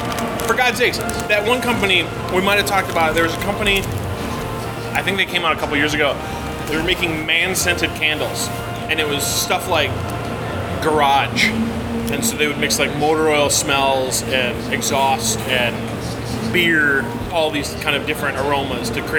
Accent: United States; Because I'm an American, damn it.

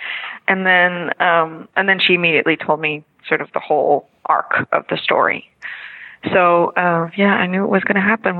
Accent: Netherlands; I'm from Holland, so this is all fake, you know. All the American stuff is fake.

